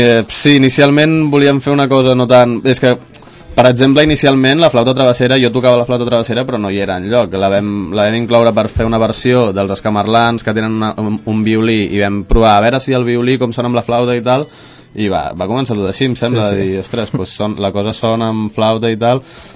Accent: Sant Cugat del Vallès, Catalonia, Spain; som de Sant Cugat de tota la vida

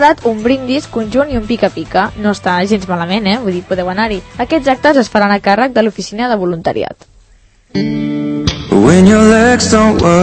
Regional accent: Catalonia, Spain; Bueno, com a persona catalana jo no em sento identificada per el que estaven dient

